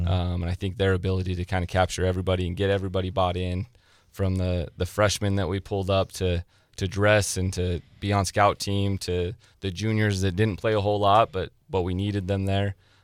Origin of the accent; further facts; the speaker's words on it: Utah, United States; I think the biggest thing that I kind of could take away from what I did in Utah and what I grew up in Utah was we were in a top classification out there.